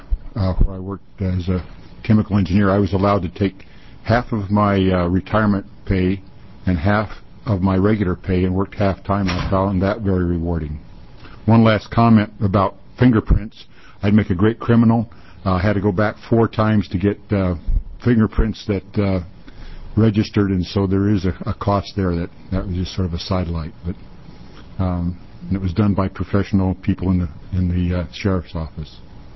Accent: Corvallis, Oregon, United States; from Corvallis

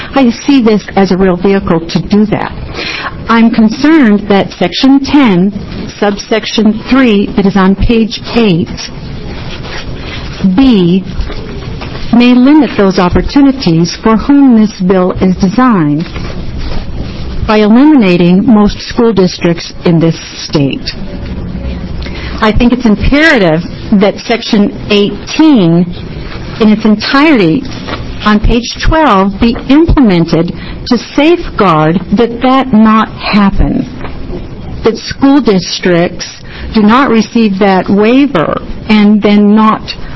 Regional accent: Portland, United States; I'm parent, and I'm from Portland.

